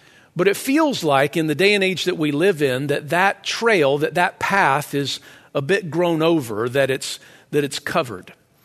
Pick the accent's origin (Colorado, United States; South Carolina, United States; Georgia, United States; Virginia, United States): Georgia, United States; Growing up in Georgia, my neighborhood had a wooded creek that was nearby.